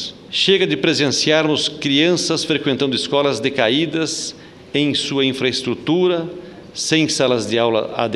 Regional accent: Brazil; Como brasileiro, amo este país.

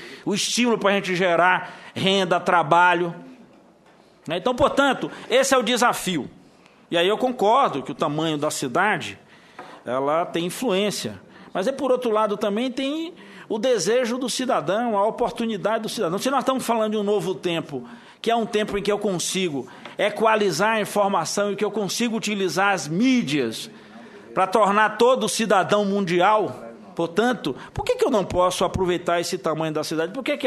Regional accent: Salvador, Bahia, Brazil; born there; eu já nasci em Salvador e meu pai já era ferroviário, então, portanto, eu nasci no subúrbio ferroviário de Salvador.

